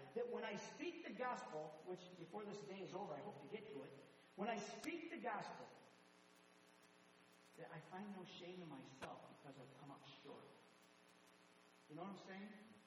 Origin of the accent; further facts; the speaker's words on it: Buffalo Grove, Illinois, United States; This is in the Chicagoland area. So we play, I was from Buffalo Grove, we play against Wheeling and Arlington Heights